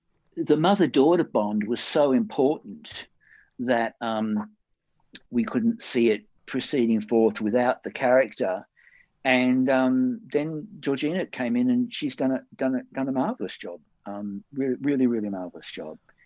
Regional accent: Perth, Western Australia, Australia; moved away as an adult; God, I came over here from Perth in 79, a year after I'd been here.

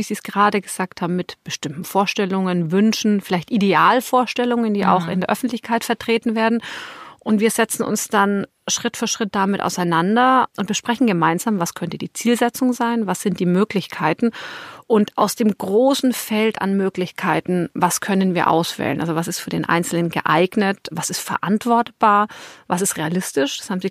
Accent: Southern Germany, Germany; ich komme eigentlich auch aus Süddeutschland und wie gesagt, ich freue mich immer, wenn ich süddeutsche Töne höre.

